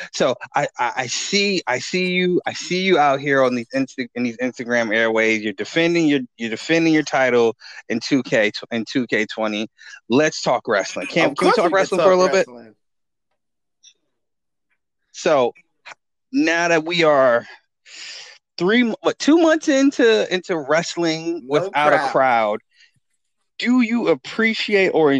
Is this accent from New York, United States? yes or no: yes; Harlem, New York, United States; Now, granted, I'm from Harlem, so like all of Brooklyn seems like a foreign planet.